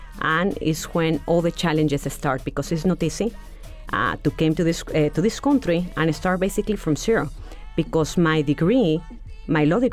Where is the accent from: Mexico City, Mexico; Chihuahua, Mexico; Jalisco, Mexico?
Mexico City, Mexico; moved away as an adult; I was born and raised in Mexico City. I was an attorney in Mexico. I came here at the end of 99